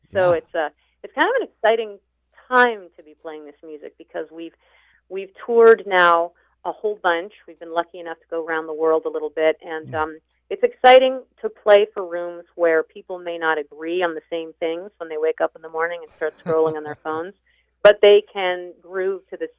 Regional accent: France; English is a second language; I'm actually originally from France, so it's like a bilingual love story

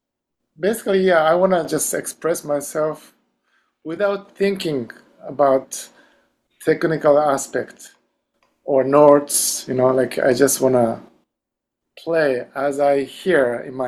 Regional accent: Japan; So, and in elementary school in Japan, I grew up in Japan

